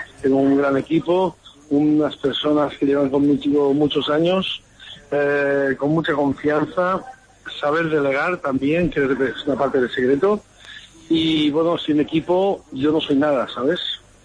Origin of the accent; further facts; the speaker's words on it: Barcelona, Catalonia, Spain; No, yo como catalán y como barcelonés, creo que es lo más interesante que puedo hacer.